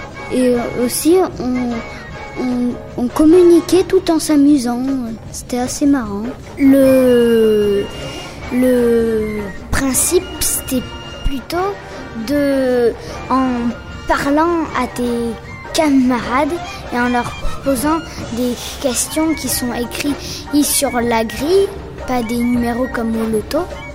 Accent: Privas, Auvergne-Rhône-Alpes, France; Nous venons de Privas et de Saint-Romain-des. Nous sommes à Privas

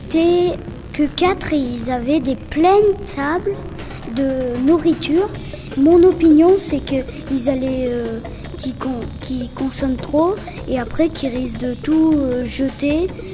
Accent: Privas, Auvergne-Rhône-Alpes, France; Nous venons de Privas et de Saint-Romain-des. Nous sommes à Privas

